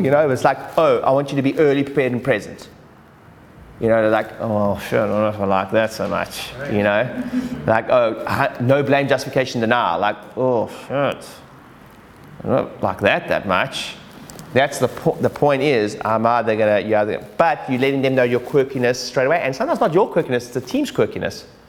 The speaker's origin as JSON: {"language": "English", "country": "South Africa", "also_born_or_lived": "United Kingdom", "said": "I'm British South African"}